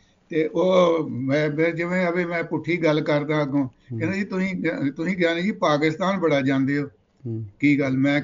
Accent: Punjab, India; ਅਸੀਂ ਸਾਡਾ ਪਿੰਡ ਲਾਸਟ ਹੈ ਅੰਮ੍ਰਿਤਸਰ ਜ਼ਿਲ੍ਹੇ ਦਾ, ਤੇ ਅਗਲਾ 1 ਮੀਲ ਤੇ ਗੁਰਦਾਸਪੁਰ ਸਿਰਾ ਹੋ ਜਾਂਦਾ ਹੈ।

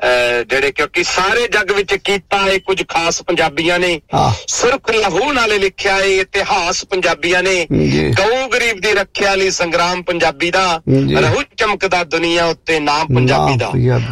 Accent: Kartarpur, Punjab, India; ਕਰਤਾਰਪੁਰ ਜਲੰਧਰ ਤੇ ਜਾ ਕੇ ਮੇਰਾ ਪਿੰਡ ਜਰੂਰ ਮਿਲ

